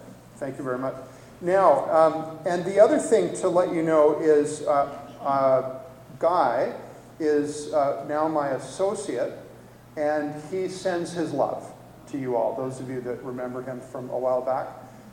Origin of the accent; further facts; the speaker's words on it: Richmond, British Columbia, Canada; My wife Penny is here. We're from Richmond, British Columbia, just on the other side of the water.